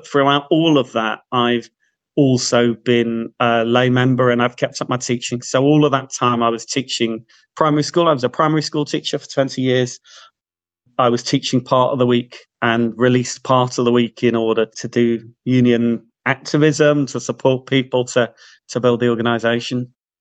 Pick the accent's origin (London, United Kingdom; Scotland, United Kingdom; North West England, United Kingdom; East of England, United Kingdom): North West England, United Kingdom; Liverpool; I grew up in Toxteth in Liverpool in the 1980s